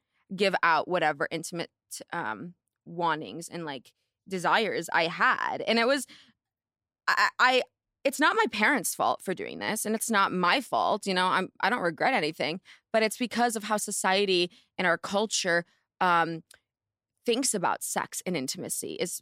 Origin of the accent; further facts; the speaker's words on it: Palo Alto, California, United States; I'm from Palo Alto, babe.